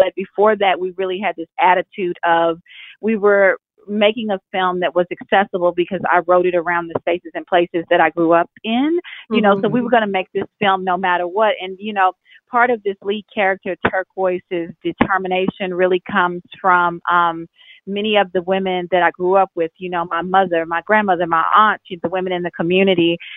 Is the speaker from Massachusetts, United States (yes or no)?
no; Texas, United States; I grew up in Black Texas and it was completely affirmative for me, you know, and a big part of the reason I'm here is because of growing up in that neighborhood and people supporting me